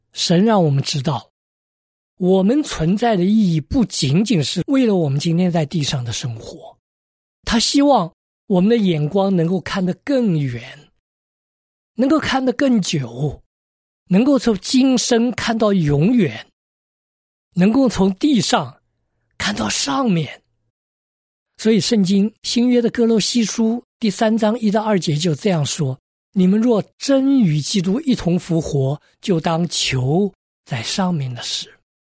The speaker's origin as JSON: {"language": "Chinese", "country": "China", "said": "因为进入2025年之后，我们中国人一直在说新年好，新年好"}